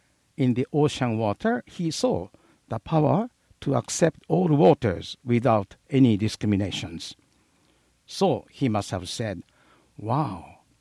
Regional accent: Hiroshima, Japan; I was born and raised in Hiroshima. When I was 4 years old, my hometown was totally devastated by the first atom bomb.

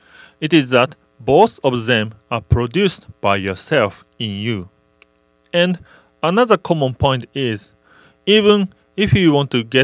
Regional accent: Japan; English is a second language; now in Hawaii, United States; a minister of Hirobetsu. Actually, last year I came to Hawaii from Japan.

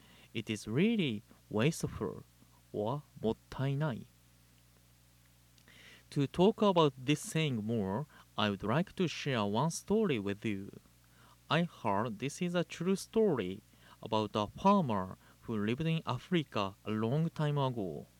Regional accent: Japan; now in Hawaii, United States; Since I was born and raised in Japan, I am very happy to hear good comments about Japan.

